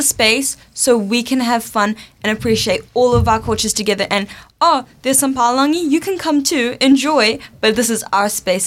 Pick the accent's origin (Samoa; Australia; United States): Samoa; now in New Zealand; I mean, for me, I grew up in Samoa. And coming here, I felt very detached from that culture that I had been a part of for so long.